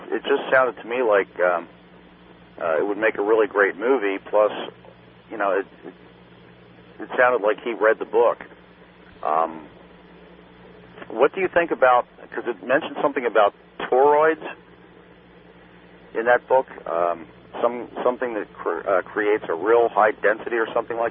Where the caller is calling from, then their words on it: Harrisburg, Pennsylvania, United States; I'm calling from Harrisburg, Pennsylvania.